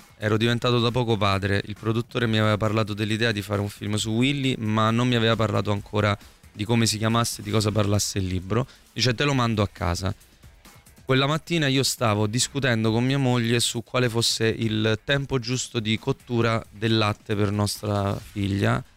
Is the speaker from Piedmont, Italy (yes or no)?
no; Campania, Italy; E da campano già questa cosa mi mette molta ansia.